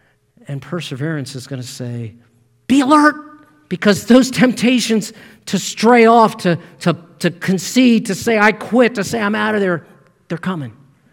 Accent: Maryland, United States; although he did pastor in Maryland, and I grew up in Maryland, so there's sort of that connection

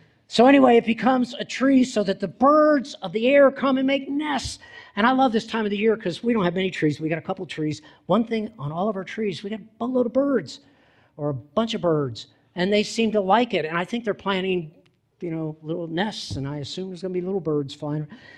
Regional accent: East Coast, United States; I like mustard, by the way. I grew up on the East Coast.

